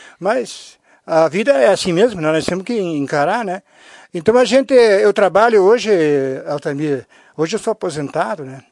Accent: São José do Ouro, Rio Grande do Sul, Brazil; Mas eu sou de São José do Ouro, nasci lá, me criei lá, até o tempo de ir para o quartel.

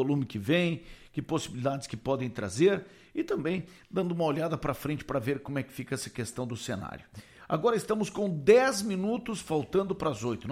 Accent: Brazil; Afinal de contas, somos brasileiros.

